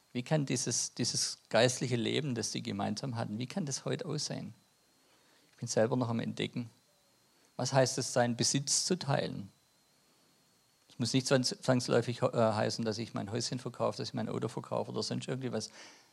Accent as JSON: {"language": "German", "town": "Ludwigsburg", "region": "Baden-Württemberg", "country": "Germany", "accent": "Swabian", "lives_now": "Schwäbisch Hall, Germany", "said": "Also wie man hört, ich bin ja Schwabe, ich komme ursprünglich aus Ludwigsburg, sonst hat es nach Schwäbisch Hall verschlagen"}